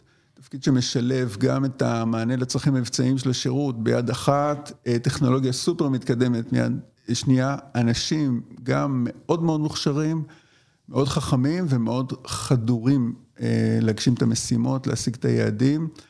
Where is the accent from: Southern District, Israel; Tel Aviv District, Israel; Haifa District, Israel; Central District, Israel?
Tel Aviv District, Israel; Tel Aviv; נולדתי וגדלתי בתל אביב, לאבא שהוא ניצול שואה ואימא שהיא ילידת ירושלים.